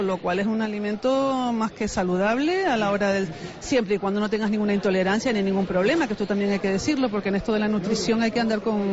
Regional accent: Canary Islands, Spain

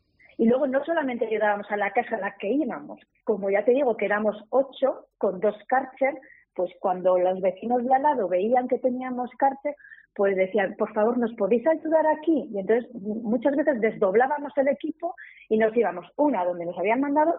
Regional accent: Valladolid, Castile and León, Spain; mire, somos de Valladolid

